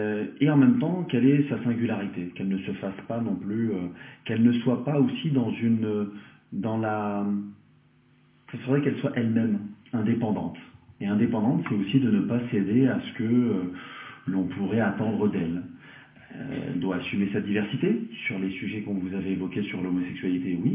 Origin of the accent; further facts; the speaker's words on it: France; born there; Moi, je suis né en France, et donc je revendique aussi ce droit à la pensée.